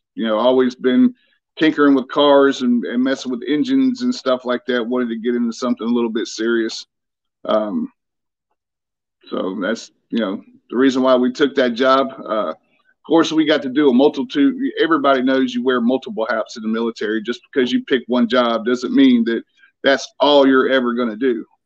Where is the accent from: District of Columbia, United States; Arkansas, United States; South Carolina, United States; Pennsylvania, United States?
South Carolina, United States; Malden; I'm originally from Malden, South Carolina.